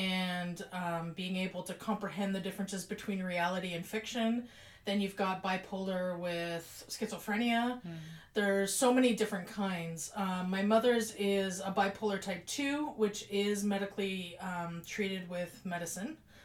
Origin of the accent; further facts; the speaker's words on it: Calgary, Alberta, Canada; I grew up in Calgary